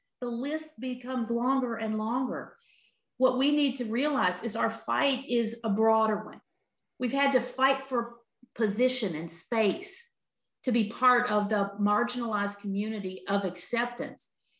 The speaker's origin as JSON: {"language": "English", "region": "Appalachia", "country": "United States", "tie": "born or raised there", "said": "Let me tell you, growing up in Appalachia, and she's older than I am"}